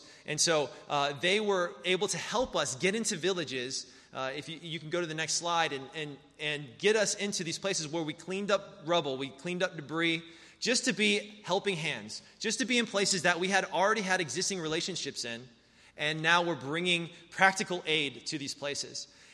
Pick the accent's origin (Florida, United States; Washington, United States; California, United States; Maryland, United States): Florida, United States; Hollywood; we grew up here in Broward County, right there in Hollywood